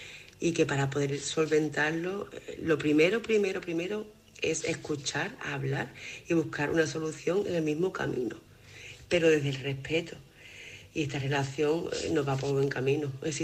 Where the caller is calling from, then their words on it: Málaga, Andalusia, Spain; corresponsal de Málaga.